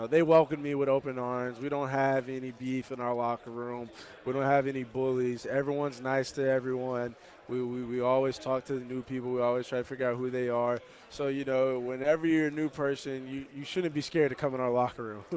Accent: Texas, United States; I'm not familiar with him, but I'm from Texas, so I'm familiar with who shot J.R. and J.R.

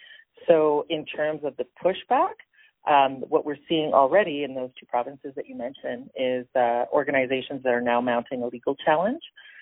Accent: El Salvador; So I'm Latin American, Salvadoran. That's where my roots are, my family roots.

